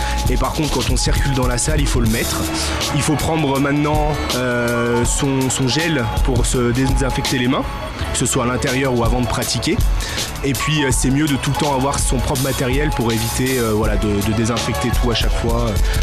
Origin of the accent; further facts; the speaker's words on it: Sallanches, Auvergne-Rhône-Alpes, France; Et je suis de Sallanches et je pratique de l'escalade, du ski et aussi du foot dans la vallée.